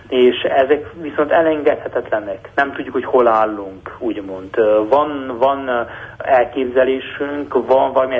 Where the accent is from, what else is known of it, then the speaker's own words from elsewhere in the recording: Transylvania, Romania; egy fenntarthatóságról beszélni román Erdély magyarként azt gondolom nagyon európai megközelítés